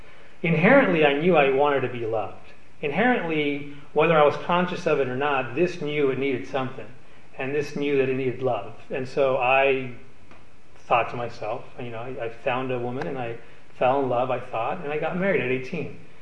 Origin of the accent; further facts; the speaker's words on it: United States; I'm in America. I'm an American. I've got the freedom to walk out of the door.